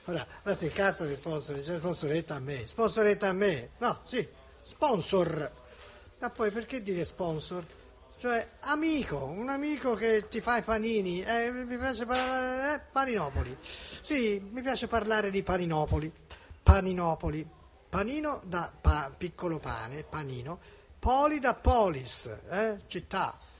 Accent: Florence, Tuscany, Italy; siamo un po' bischeroni, un po' a volte noi fiorentini

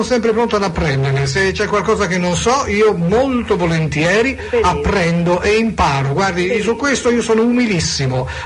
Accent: Tuscany, Italy; Certo, sono toscano e me ne vanto.

